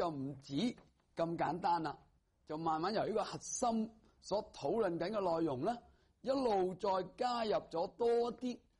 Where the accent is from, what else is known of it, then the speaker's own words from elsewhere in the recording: China; 咁我哋中国人嘅翻译嘅经典呢就有一个好处。